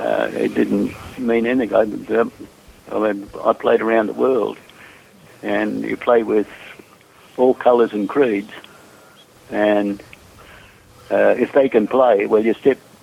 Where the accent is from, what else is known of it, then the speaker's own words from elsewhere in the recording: Australia; Yeah, well, I did this to him, and I didn't know it, being an Australian.